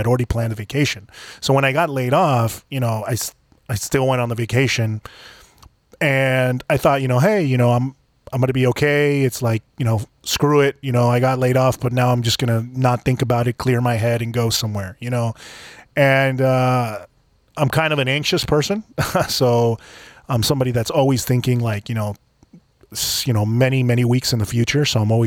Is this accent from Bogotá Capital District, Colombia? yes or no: yes; Bogota, Bogotá Capital District, Colombia; now in United States; So for a little bit of background, I was born here in the United States. My family is from Colombia, but I grew up in Colombia. I grew up in Bogota, Colombia.